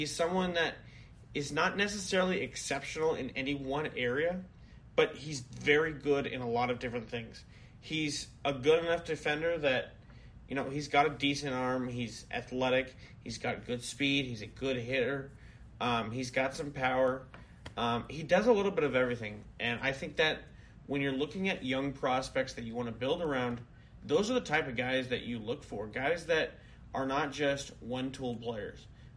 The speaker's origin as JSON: {"language": "English", "town": "Fresno", "region": "California", "country": "United States", "tie": "born or raised there", "said": "I grew up here in Fresno. My grandparents and my mom are from down south in San Diego."}